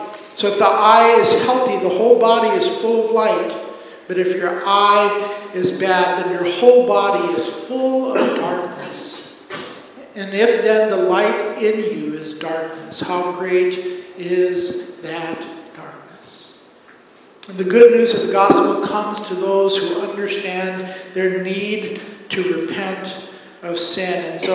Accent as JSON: {"language": "English", "country": "Pakistan", "tie": "born or raised there", "said": "Growing up in Pakistan"}